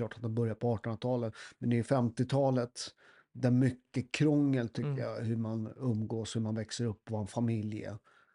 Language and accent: Swedish; Sweden; born there; jag är född i Sverige